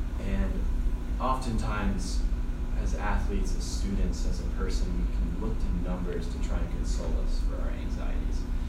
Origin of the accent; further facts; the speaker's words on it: South Carolina, United States; moved away as an adult; now in North Carolina, United States; So I grew up in North Carolina, or South Carolina. I moved to North Carolina when I was 18, so Carolina boy at heart.